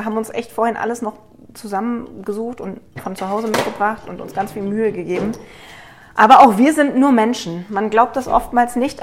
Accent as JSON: {"language": "German", "region": "Baden-Württemberg", "country": "Germany", "said": "Weil als Schwäbin mit Mauldäschle mache ich das natürlich sehr gern."}